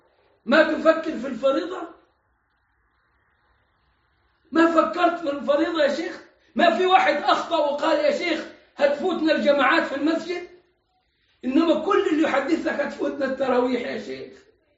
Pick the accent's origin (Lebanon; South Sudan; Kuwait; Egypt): Egypt; عندنا في مصر لو تم ضبط مجموعة بتصلي على سطح البيت يتم اعتقاله.